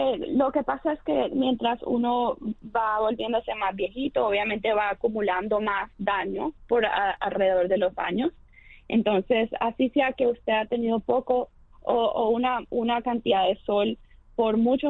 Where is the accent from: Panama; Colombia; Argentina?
Colombia; yo soy colombiana de origen.